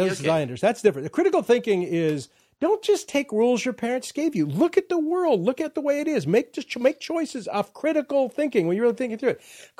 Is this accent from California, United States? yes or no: yes; Watts, California, United States; the African-Americans I know growing up in Watts don't have the same opportunity.